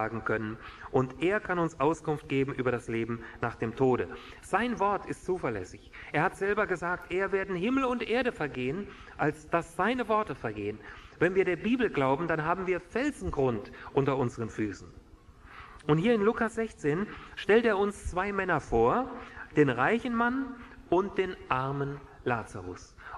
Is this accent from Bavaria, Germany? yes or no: no; Hesse, Germany; in meiner Heimat, ich komme aus Nordhessen, aus der Nähe von Kassel